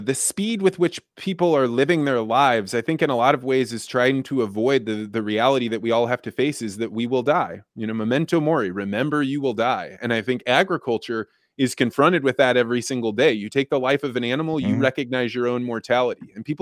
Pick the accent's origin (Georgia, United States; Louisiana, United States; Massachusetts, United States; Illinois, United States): Illinois, United States; Eureka; I grew up in Eureka, Illinois.